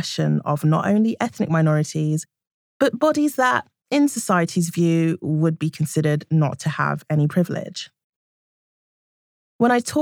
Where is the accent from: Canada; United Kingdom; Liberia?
United Kingdom; I'm a British, fat, black woman